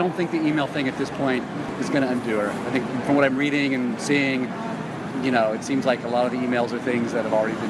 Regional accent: New York City, New York, United States; As a New Yorker, I feel like we have a different perspective because I've lived here forever.

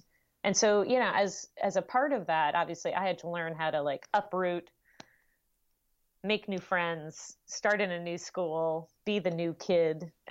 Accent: New Jersey, United States; also born or lived in Manhattan, United States; Well, so I was born in Manhattan. We lived right outside in a smallish town in New Jersey.

